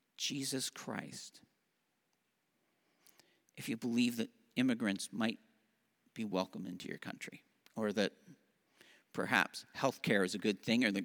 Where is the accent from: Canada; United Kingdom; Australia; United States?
Canada; I'm a Canadian.